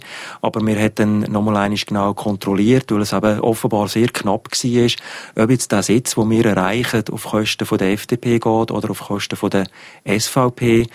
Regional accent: Horw, Lucerne, Switzerland; Also ich bin in Horb aufgewachsen. Das ist im Kanton Luzern, also eine Vorortsgemeinde vom Kanton Luzern. Und ich bin eigentlich aufgewachsen in einer, ich sage jetzt mal, ganz durchschnittlichen Mittelklassefamilie.

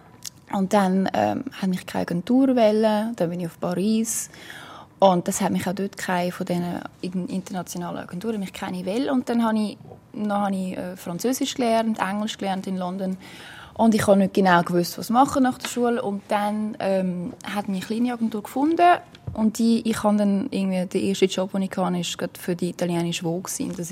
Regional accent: Switzerland; also als Schweizer.

